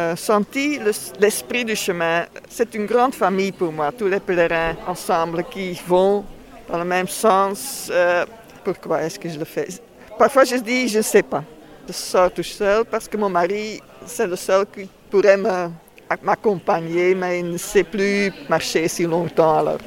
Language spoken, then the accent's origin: French; Leuven, Flanders, Belgium; Je suis flamande même. Leuven, Louvain.